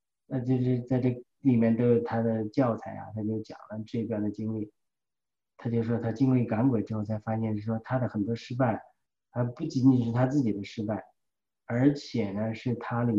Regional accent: China; 就像我们中国人讲的

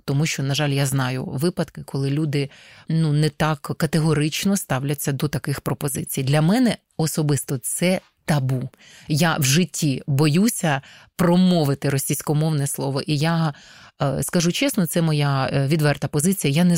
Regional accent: Kyiv, Ukraine; Я тут народилася в Україні, в Києві, тут моє коріння.

